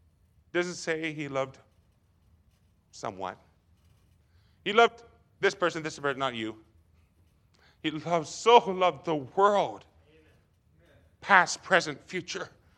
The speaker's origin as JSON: {"language": "English", "country": "Canada", "also_born_or_lived": "Russia", "said": "Traveling around the world, so I'm from Canada. That's why I have an accent, by the way."}